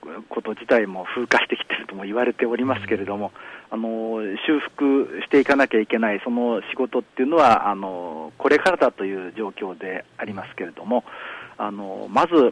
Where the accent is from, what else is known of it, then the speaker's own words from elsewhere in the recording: Kumamoto, Japan; もちろん地元熊本城を含め、今回熊本地震で被災しましたので、それを救うような仕事にも少し携わっております。